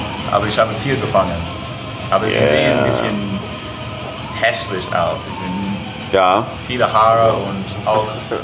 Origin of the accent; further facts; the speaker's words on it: Australia; German is a second language; Also es gibt ein paar Schlangen, also wo ich aufgewachsen bin, aber nicht so viel, nicht so oft. Aber Spinnen schon. Aber es gibt nur 2 Spinnen, die tödlich sind eigentlich in Australien.